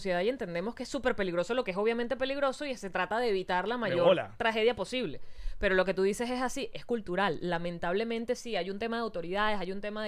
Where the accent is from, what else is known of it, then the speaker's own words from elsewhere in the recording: Venezuela; nosotros como venezolanos somos muy desordenados.